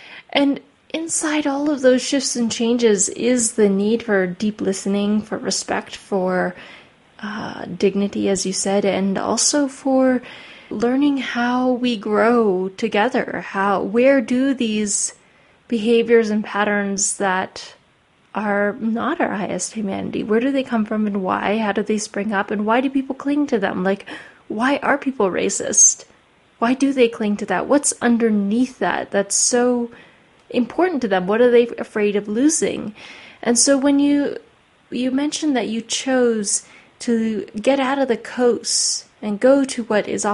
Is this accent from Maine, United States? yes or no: yes; Maine, United States; I grew up in Maine, which is a very rural state.